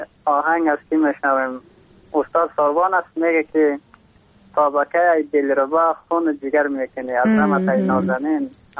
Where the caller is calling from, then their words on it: Takhar, Afghanistan; از باستان تخار